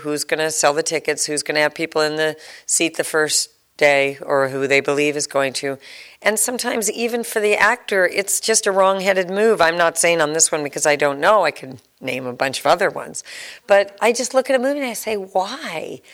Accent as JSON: {"language": "English", "town": "Los Angeles", "region": "California", "country": "United States", "tie": "born or raised there", "said": "And in L.A., I driving in the car, I came up from San Diego, and it was like, stop and go. I kept thinking, well, we'll get out of the traffic jam and then we'll drive. So wild to me, because I grew up here."}